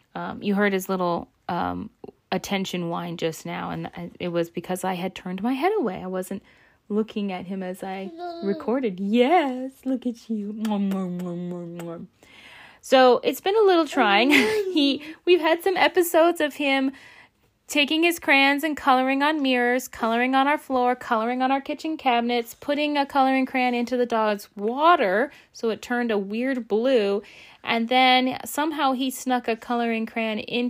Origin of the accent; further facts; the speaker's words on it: Alaska, United States; adventurer of my home state of Alaska